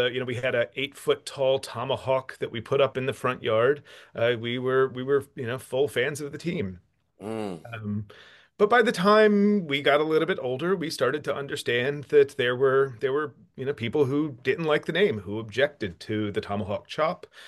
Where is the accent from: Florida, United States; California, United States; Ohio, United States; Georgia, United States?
Georgia, United States; Augusta; Marty and I grew up in Augusta, Georgia, so we spent our whole lives as Atlanta sports fans